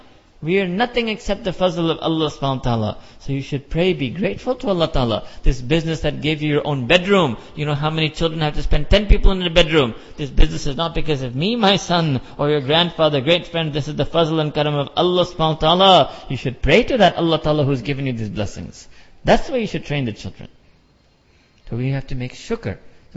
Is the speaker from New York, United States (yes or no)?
yes; New York City, New York, United States; I was raised on Coke in New York City.